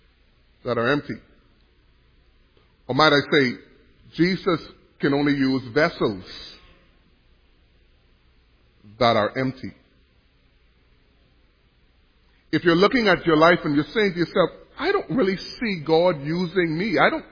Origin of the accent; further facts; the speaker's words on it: Bahamas; I'm from the Bahamas, so, you know, I love the ocean.